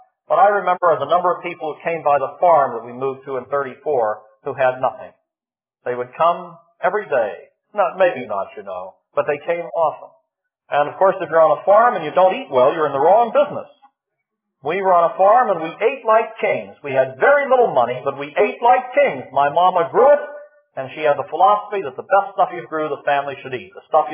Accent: Pittsburgh, Pennsylvania, United States; because I'm also from Pittsburgh.

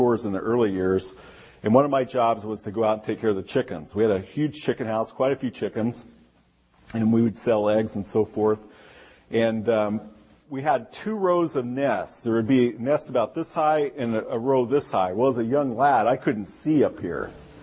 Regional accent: Wisconsin, United States; If I see a snake, you know what I do? I shoot it. I'm from Wisconsin.

